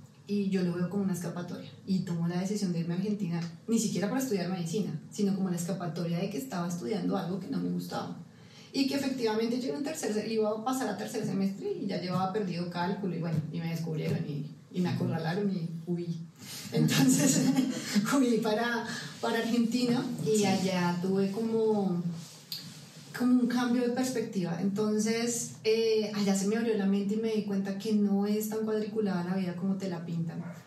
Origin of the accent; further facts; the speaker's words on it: Bogotá, Colombia; also born or lived in Leticia; yo soy de Leticia. Nací en Leticia, pero no me crié en Leticia, me crié toda la vida en Bogotá.